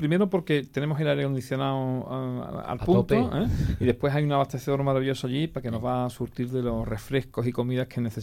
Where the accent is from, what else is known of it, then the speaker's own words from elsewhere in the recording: Osuna, Andalusia, Spain; como ursoanés uno está en el mundo y ve cómo ha desarrollado todas las cosas que hace